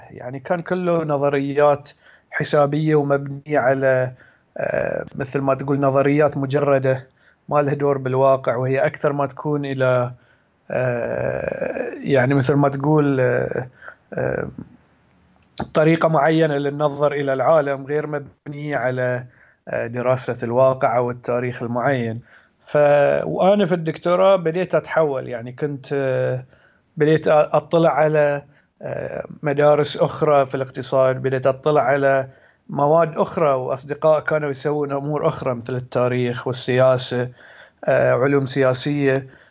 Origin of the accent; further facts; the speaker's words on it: Muharraq, Muharraq Governorate, Bahrain; أنا من البحرين، من مواليد سنة 1982، فيعني حين عمري 35 سنة. نشأت في البحرين، خصوصا في المحرق. يعني أنا من مدينة المحرق، جزيرة المحرق، وخصوصا من مدينة المحرق القديمة،